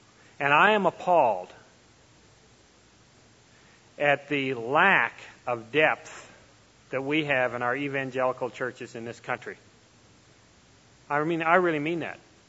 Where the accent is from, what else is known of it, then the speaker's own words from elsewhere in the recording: Canada; I'm a Canadian and a member of the Commonwealth countries